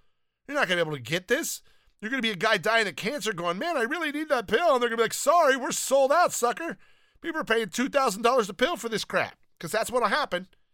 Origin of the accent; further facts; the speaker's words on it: Alabama, United States; I'm from the South. Don't knock it. Hey, South, don't get mad. Don't kick the podcast off. I'm from Alabama, great state of Alabama.